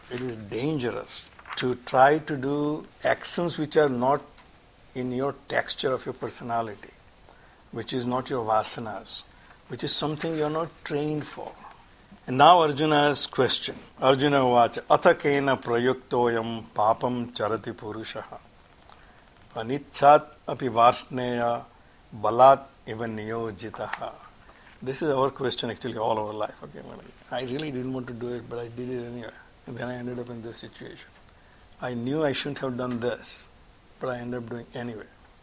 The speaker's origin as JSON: {"language": "English", "town": "Surat", "region": "Gujarat", "country": "India", "tie": "born or raised there", "said": "when I was growing up in Surat in a street, there was a Kadiwala family who were, they were basically a grocery shop there."}